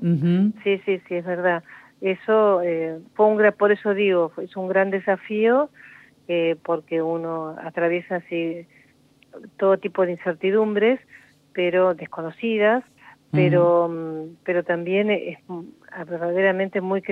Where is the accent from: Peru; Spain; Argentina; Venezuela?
Argentina; Buenos Aires; born there; Soy nacida en Buenos Aires y la llegada que hay al paisaje es distinto que estar viviendo en el paisaje.